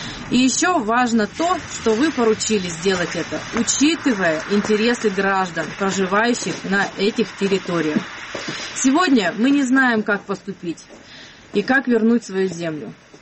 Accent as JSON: {"language": "Russian", "town": "Zyuratka", "region": "Chelyabinsk Oblast", "country": "Russia", "tie": "born or raised there", "said": "мы коренные жители поселка Зюратка, Челябинской области."}